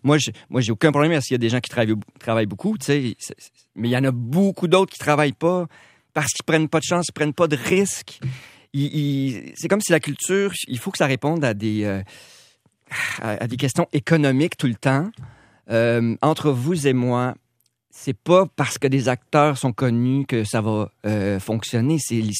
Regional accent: Montreal, Quebec, Canada; also born or lived in Mexico; Je suis né en Mexique, sauf que j'ai grandi à Montréal-Nord toute ma jeunesse

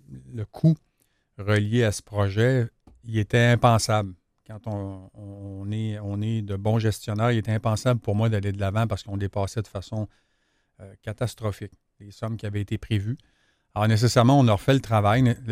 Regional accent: Montreal, Quebec, Canada; à Verdun, à Montréal, on avait notre petite plaque là, grosse comme un paquet de cigarettes ou à peu près

